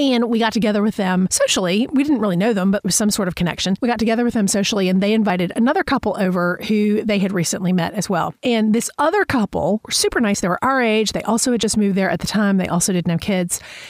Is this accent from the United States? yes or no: yes; Atlanta, Georgia, United States; and now I'm from Atlanta, like city of Atlanta. So we're talking millions of people.